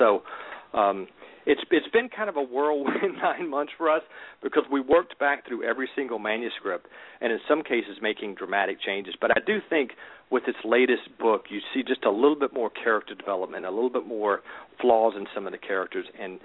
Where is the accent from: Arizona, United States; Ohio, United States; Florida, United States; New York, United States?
Florida, United States; I'm from the Deep South. I was born and raised in Florida.